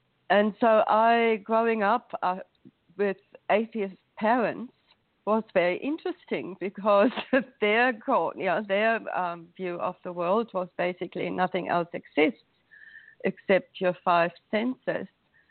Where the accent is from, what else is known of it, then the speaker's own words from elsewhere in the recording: Germany; born there; English is a second language; Look, so I was born in Germany, and I had your typical middle-class upbringing